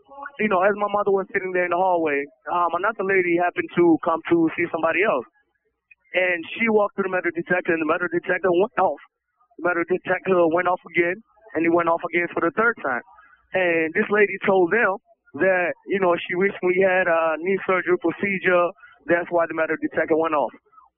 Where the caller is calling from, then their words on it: Jessup, Maryland, United States; So I'm calling here from Jessup Correctional Institution in the state of Maryland.